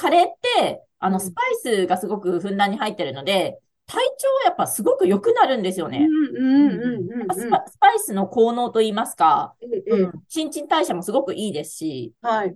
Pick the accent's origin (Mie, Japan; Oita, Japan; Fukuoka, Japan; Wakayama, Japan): Fukuoka, Japan; Chikugo; now in Hokkaido, Japan; 私もともとジャングル温泉という、筑後市、その福岡県筑後市にあります旅館でですね、ジャングル温泉という旅館で生まれ育ちました。